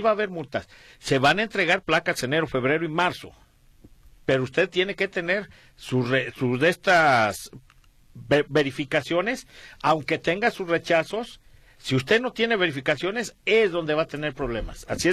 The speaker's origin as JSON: {"language": "Spanish", "country": "Mexico", "said": "como buenos mexicanos dejamos todo al último"}